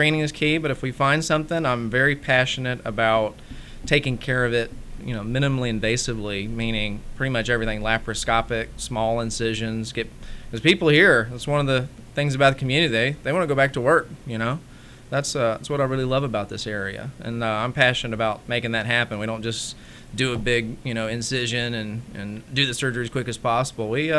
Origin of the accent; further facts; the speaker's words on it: Alabama, United States; It's a Slovakian name, I think, but I'm originally from Alabama. Did my training there